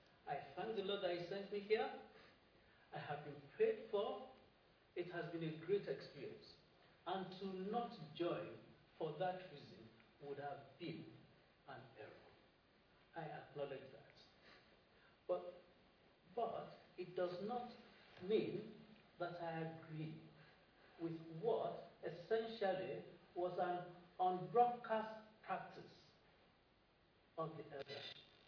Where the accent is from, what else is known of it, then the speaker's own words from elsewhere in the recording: Nigeria; moved away as an adult; now in United Kingdom; I grew up in Nigeria, and I grew up having the confidence that I could rise to anywhere. And at 35, 36, I moved over to the UK.